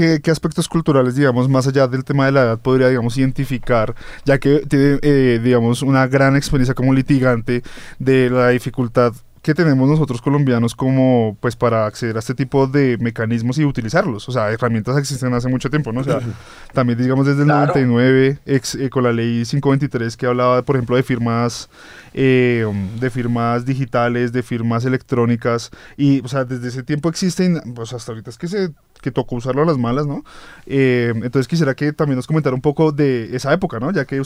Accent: Colombia; por qué nos cuesta tanto a nosotros como colombianos

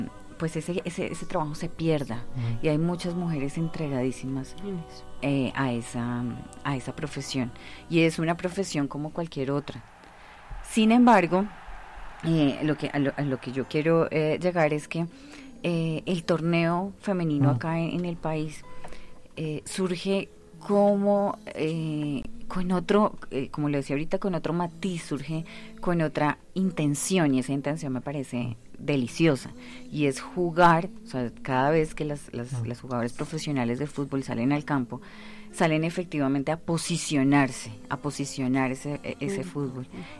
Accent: Colombia; como colombiana también en el exterior en ocasiones

